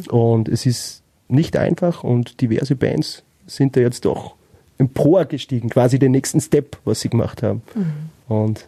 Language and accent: German; Upper Austria, Austria; Ich meine, wir kommen aus Oberösterreich.